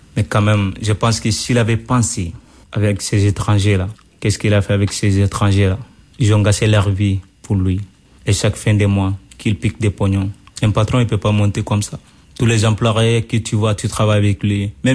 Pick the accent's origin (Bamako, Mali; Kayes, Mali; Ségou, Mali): Ségou, Mali; born there; moved away as an adult; Bah, je suis né au Mali. Ouais. Je suis né au Mali. Il y a une raison qui s'appelle là-bas, raison de Ségou.